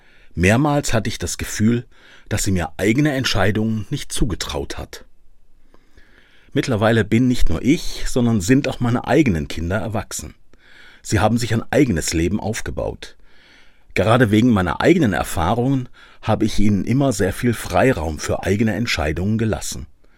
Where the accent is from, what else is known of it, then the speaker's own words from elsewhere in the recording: Kassel, Hesse, Germany; born there; moved away as an adult; also born or lived in Freiburg; Weihnachten komme ich wieder, sage ich meinen Eltern, als ich von meiner Geburtsstadt Kassel nach Freiburg zum Studium fahre. Es ist der Sommer im Jahr 1984